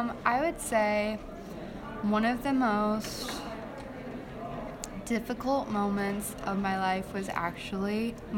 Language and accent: English; Missouri, United States; I grew up in the St. Louis County area.